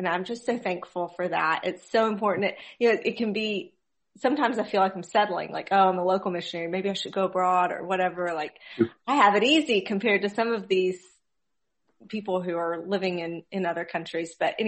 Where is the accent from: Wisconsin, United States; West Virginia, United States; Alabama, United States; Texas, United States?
Alabama, United States; Abbeville; I'm from Abbeville.